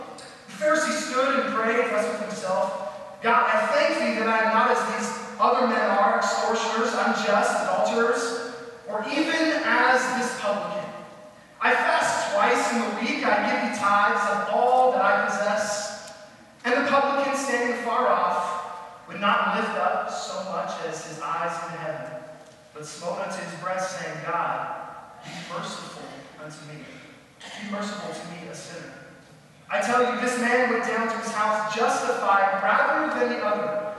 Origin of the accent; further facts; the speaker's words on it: Huntington Beach, California, United States; And I was an HB kid. I wasn't really into surfing. I wasn't coordinated enough. But growing up in Huntington Beach, there is a style that you need to fit to.